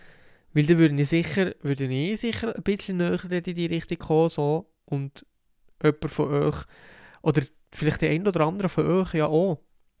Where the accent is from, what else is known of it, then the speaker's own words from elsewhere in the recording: Switzerland; so Sachen wie Obdachlosigkeit, was bei uns in der Schweiz gefühlt nicht existent ist.